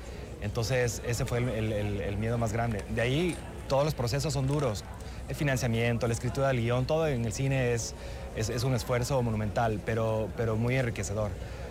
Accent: Ecuador; Y decir, sí, eso también somos los ecuatorianos

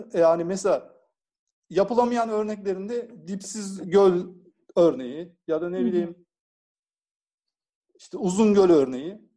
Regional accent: Burdur, Turkey; Yani Salla Gölü'nün. Yani bizim çocukluğumuz orada geçti aslında.

